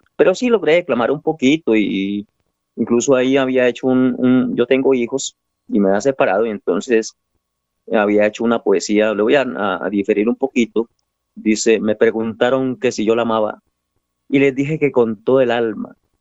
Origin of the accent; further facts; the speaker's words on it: Villeta, Cundinamarca, Colombia; Villeta realmente es mi pueblo, que lo llevo en el alma y es mi sentir.